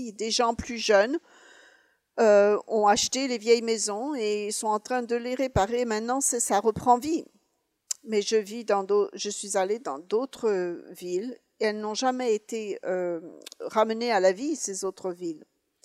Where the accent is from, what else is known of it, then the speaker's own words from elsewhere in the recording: Pennsylvania, United States; il y avait des petites villes en Pennsylvanie. Je venais des Appalaches. Il y avait des petites villes qui mouraient. Et la petite ville où j'ai grandi, c'était une petite ville assez vibrante et plein d'activités.